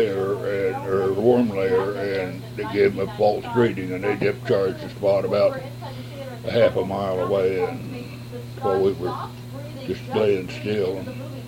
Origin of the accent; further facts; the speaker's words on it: Cimarron, United States; I was born in Cimarron, and well, north of here, but my address was Cimarron.